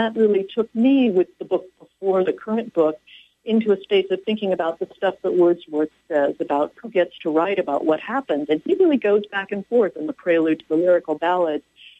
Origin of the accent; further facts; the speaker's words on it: Los Angeles, California, United States; moved away as an adult; now in Louisiana, United States; No, I'm a native Californian. I was born in Los Angeles. I've been at Louisiana since 2004